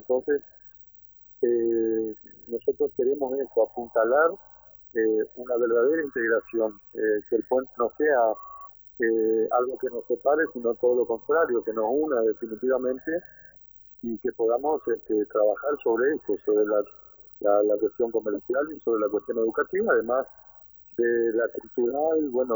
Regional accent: Santo Tomé, Corrientes, Argentina; los vecinos, acreditando que somos de Santo Tomé y de San Borja

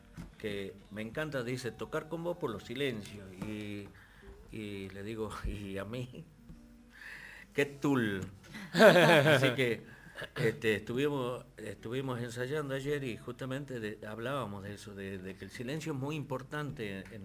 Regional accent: Tafí Viejo, Tucumán, Argentina; soy de Tafí Viejo.

